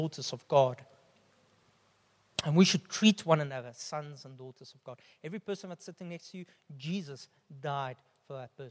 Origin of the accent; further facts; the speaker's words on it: South Africa; Being Afrikaans will fade one day. Being male will fade one day. Being South African will fade one day.